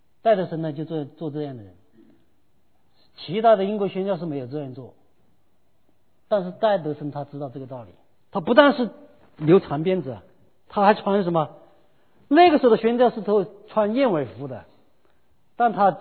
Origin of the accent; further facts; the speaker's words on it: China; 你像大陆来的，我是大陆来的